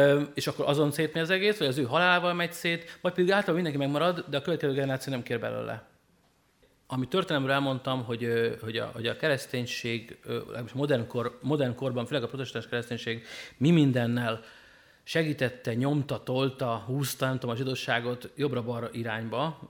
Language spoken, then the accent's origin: Hungarian; Hungary; én is Magyarországon nőttem föl, a Fradiba birkoztam, a Honvédba kajakoztam